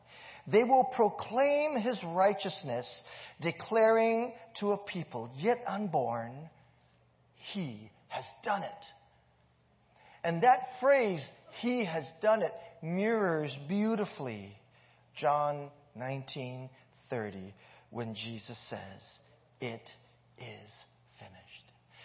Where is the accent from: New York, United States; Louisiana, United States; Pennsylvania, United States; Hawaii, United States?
Hawaii, United States; you probably guessed I'm from Canada. Just kidding. I'm from Hawaii.